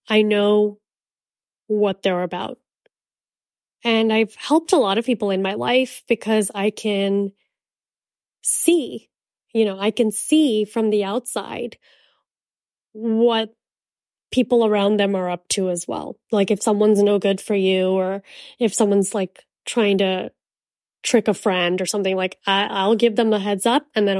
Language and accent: English; Miami, Florida, United States; I knew about Santeria because I'm from Miami